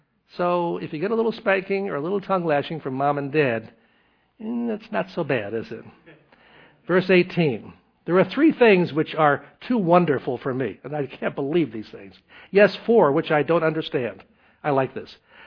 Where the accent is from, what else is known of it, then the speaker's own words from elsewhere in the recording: Tennessee, United States; she said, I'm from Tennessee, which I am also